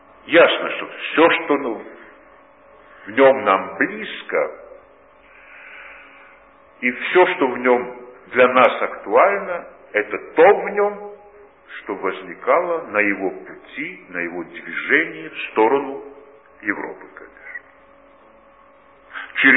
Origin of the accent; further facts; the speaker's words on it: Georgia